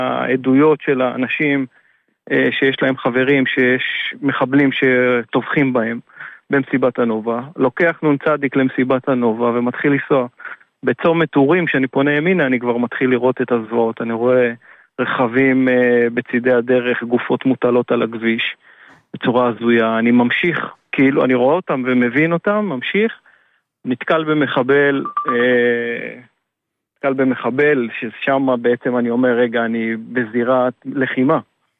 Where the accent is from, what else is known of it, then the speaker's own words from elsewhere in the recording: Kiryat Ata, Haifa District, Israel; אני מהקריות, אני מקריית אתא.